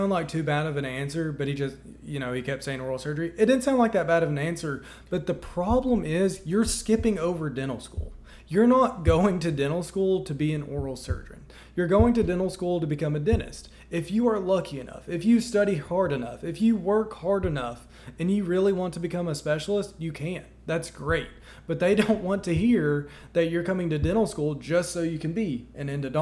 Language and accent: English; Arkansas, United States; I really love where I grew up in South Arkansas. I love rural Arkansas